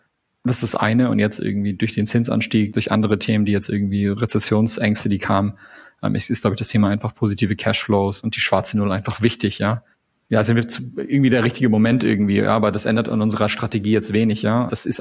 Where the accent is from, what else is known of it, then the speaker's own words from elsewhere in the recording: Canada; Also ich bin ja Kanadier, ne?